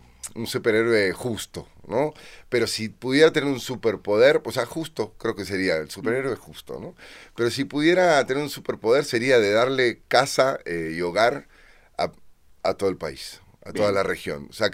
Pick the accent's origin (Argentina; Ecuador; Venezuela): Argentina; Adrogué, Buenos Aires Province; Soy de Adrogué. Está como a 45 minutos, una hora de Buenos Aires hacia el sur. Soy de la provincia de Buenos Aires.